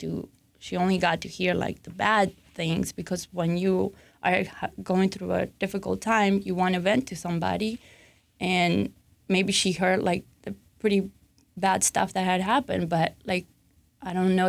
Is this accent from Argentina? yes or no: yes; Argentina; I'm originally from Argentina.